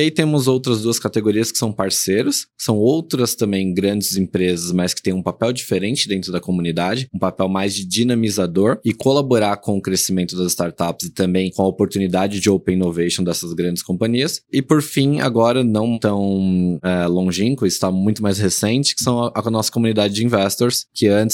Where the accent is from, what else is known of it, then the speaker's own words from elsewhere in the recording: São Paulo, Brazil; Ambos os cursos eu fiz aqui em São Paulo, na Universidade de São Paulo, na USP, cresci e vivi aqui em São Paulo com os meus pais